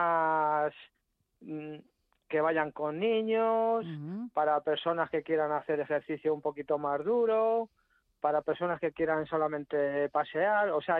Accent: San Martín, Spain; Y como mi pueblo, pues para mí no hay nada. Aunque España es muy bonita por donde quiera que vayas, pero San Martín es especial.

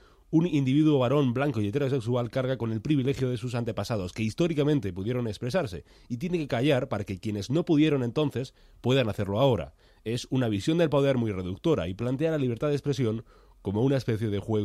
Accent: Granada, Andalusia, Spain; Yo es que soy de Granada.

